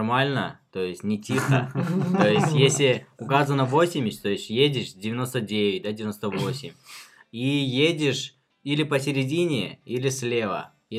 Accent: Tajikistan; Russian is a second language; я не верю, я только таджик

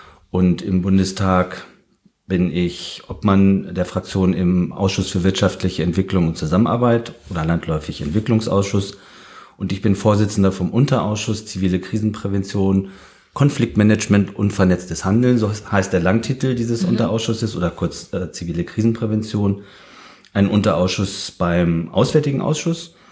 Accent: Namibia; moved away as an adult; now in Germany; Ich bin in Namibia geboren und aufgewachsen. Ich bin erst mit 21 Jahren nach Deutschland gekommen, habe also nach der Schule in Namibia in Südafrika erst angefangen zu studieren.

